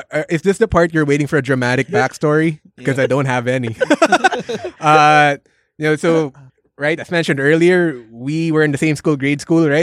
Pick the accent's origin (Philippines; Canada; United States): Philippines; Manila, Metro Manila; we grew up in the Manila area.